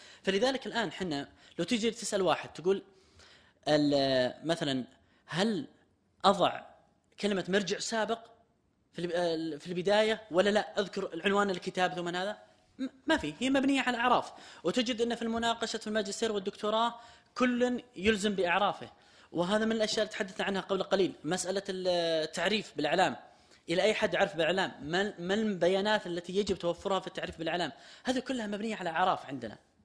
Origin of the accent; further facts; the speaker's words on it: Saudi Arabia; عندنا في السعودية